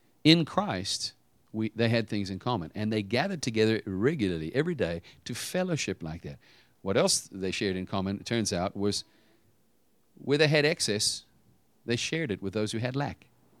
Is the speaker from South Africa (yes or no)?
yes; South Africa; now in United States; I came from South Africa. You know, I was I'm a foreigner, an American by birth, and moved to the States. And you know, I'm trying to learn the culture. I've got my own culture.